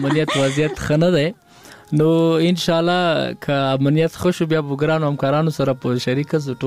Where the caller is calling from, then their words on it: Paktia, Afghanistan; زه خو د فاکتیا او زازیاریو ولسوالۍ ما چې دی اوس په مغه ولسوالۍ نه زنګ وهلو